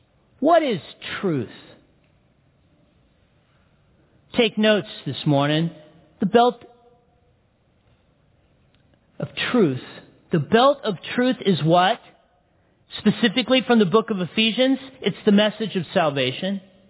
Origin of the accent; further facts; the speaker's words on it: Big Bear, California, United States; So I'm a hick from Big Bear. I'm a kid that was born and raised in Big Bear. Population when I grew up, 14,000 in the city of Big Bear.